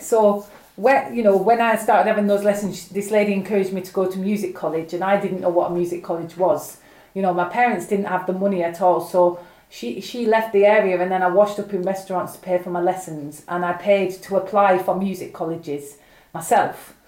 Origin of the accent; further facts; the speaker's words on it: Oldham, North West England, United Kingdom; I'm from Oldham originally, and I would kind of consider myself a bit of a Billy Elliot, because I'm not from a you know, musical kind of background.